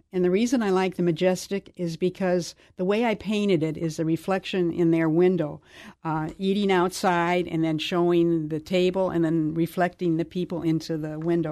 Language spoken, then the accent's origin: English; Rockford, Illinois, United States; now in St. Louis, United States; No. I grew up in Rockford, Illinois.